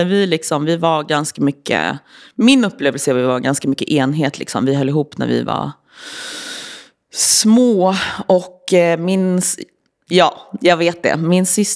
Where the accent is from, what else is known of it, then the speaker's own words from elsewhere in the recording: Stockholm, Stockholm County, Sweden; Ja, men jag växte upp i Hässelby i en med två yngre syskon, mamma och pappa.